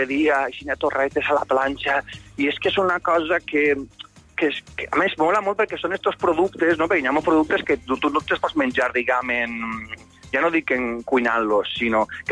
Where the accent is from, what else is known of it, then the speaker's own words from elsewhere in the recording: Sueca, Valencian Community, Spain; accent: Sueca accent; Jo també tinc un accent del meu poble de Sueca, que parlem en Xina